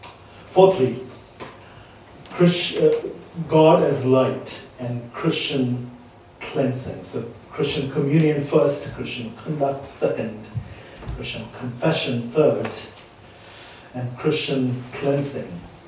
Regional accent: Sri Lanka; now in United Kingdom; I come from Sri Lanka, and we have the Sri Lankan highlands of our own.

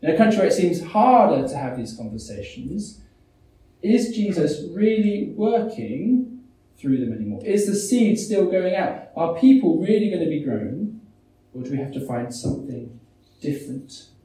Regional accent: England, United Kingdom; So growing up in England, we would usually have these things called harvest services

